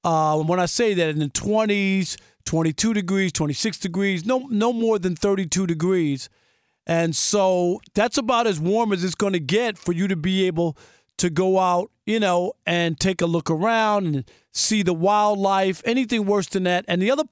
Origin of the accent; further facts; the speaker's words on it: Jamaica, Queens, New York, United States; You know, you just don't know as a kid growing up in Jamaica, Queens. I was one of these kids that used to dream about traveling.